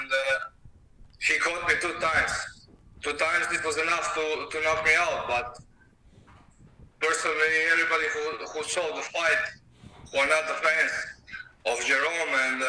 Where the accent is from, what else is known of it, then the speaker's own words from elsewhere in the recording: Croatia; I'm not from the UK, I'm from Croatia.